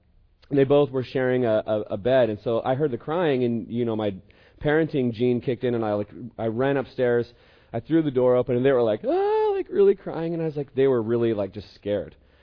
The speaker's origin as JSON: {"language": "English", "town": "Eugene", "region": "Oregon", "country": "United States", "said": "I'm from Eugene."}